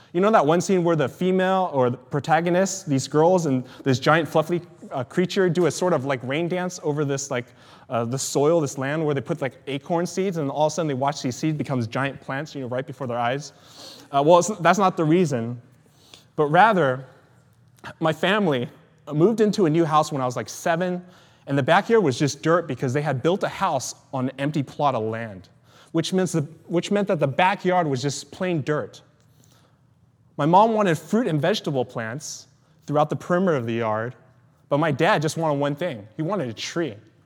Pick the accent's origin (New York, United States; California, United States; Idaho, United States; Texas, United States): California, United States; Sacramento; This idea of growth reminded me as a kid in my hometown in Sacramento.